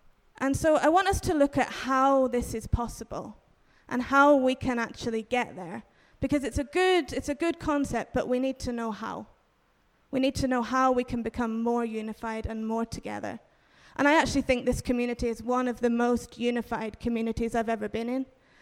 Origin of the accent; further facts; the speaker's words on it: England, United Kingdom; moved away; also born or lived in Tanzania; So I am originally from England, but I moved to Tanzania in 2016. And I was there in total for about 2 years.